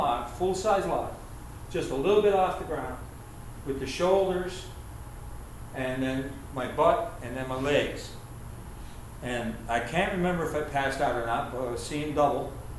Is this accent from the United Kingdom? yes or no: no; Canada; So I'm from Canada, and I was skiing one day